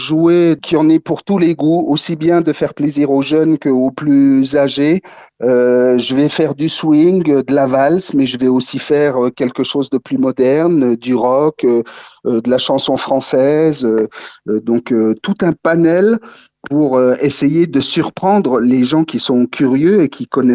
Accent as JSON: {"language": "French", "town": "Gérardmer", "region": "Grand Est", "country": "France", "tie": "born or raised there", "moved": "as an adult", "lives_now": "Paris, France", "said": "Vosgien d'origine, je suis né à Gérardmer, oui, c'est ça. Et puis, à 19 ans, je suis descendu à la capitale."}